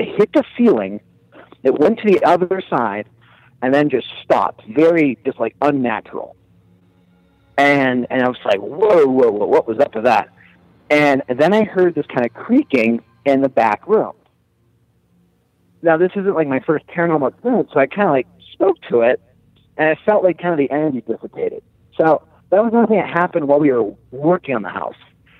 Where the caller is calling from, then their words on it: Erie, Pennsylvania, United States; from Erie, Pennsylvania.